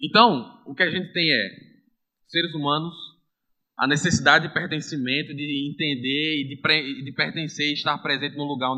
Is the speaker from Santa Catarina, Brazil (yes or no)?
no; Paudalho, Pernambuco, Brazil; now in Recife, Brazil; eu sou recifense, não sou nem recifense, sou paudalense, né? Sou recifense adotado.